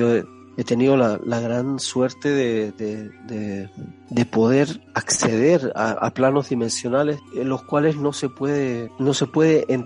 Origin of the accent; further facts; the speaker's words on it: Chile; born there; Así empecé a viajar muy joven. Yo nací en Chile y empecé a viajar por Latinoamérica, pues especialmente Argentina, Brasil, Perú, Bolivia